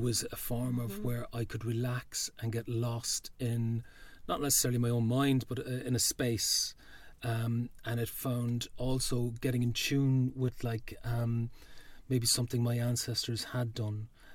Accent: Ireland; So all these stories are ingrained in a lot of people as you're growing up in Ireland.

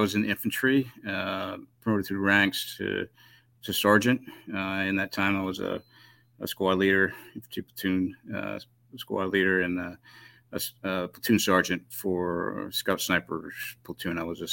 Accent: Maine, United States; So I'm from Maine. I grew up in Maine. My dad was in the Navy, so we moved around a lot, but we always had a home in Maine.

